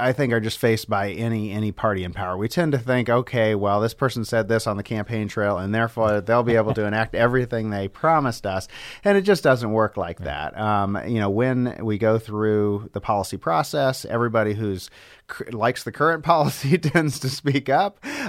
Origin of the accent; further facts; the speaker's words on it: Missouri, United States; They're not going to be competitive in these southern states, in the outer South, like Missouri, my home state, or Tennessee or Kentucky or Oklahoma.